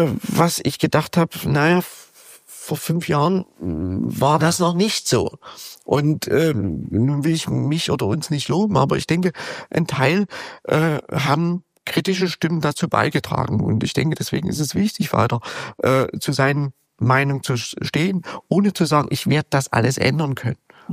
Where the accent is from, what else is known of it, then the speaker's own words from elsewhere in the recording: East Germany, Germany; aber ich bin ja nun in der DDR aufgewachsen